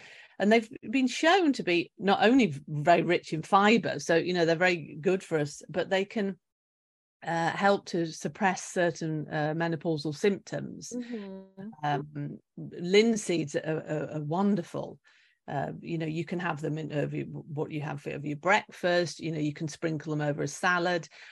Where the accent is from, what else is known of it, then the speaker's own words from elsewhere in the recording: United Kingdom; which I do a lot of because I'm British